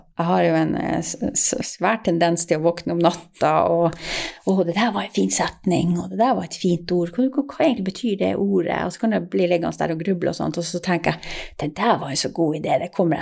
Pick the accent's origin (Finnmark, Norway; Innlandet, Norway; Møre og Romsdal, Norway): Finnmark, Norway; Alta; Fordi at jeg vokste opp på Nyvoll. Det er jo litt av bygd.